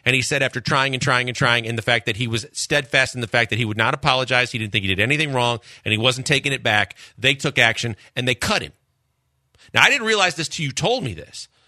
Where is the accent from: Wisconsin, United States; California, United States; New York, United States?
Wisconsin, United States; Milwaukee; Because growing up in Milwaukee, same thing.